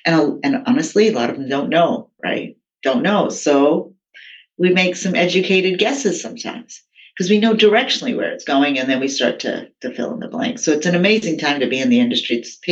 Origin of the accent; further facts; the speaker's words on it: Texas, United States; also born or lived in India; I was born in India. I came over as a child. I spent most of my early years in Texas